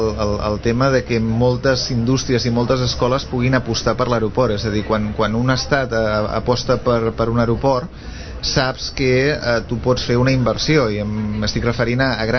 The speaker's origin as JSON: {"language": "Catalan", "town": "Barcelona", "region": "Catalonia", "country": "Spain", "said": "jo personalment he de dir que ho sento, soc de Barcelona, però..."}